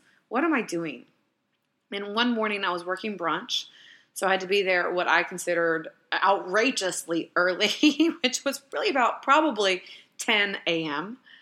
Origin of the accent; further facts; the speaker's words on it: Lynchburg, Virginia, United States; I am living in Richmond, Virginia, not far from my hometown, Lynchburg, Virginia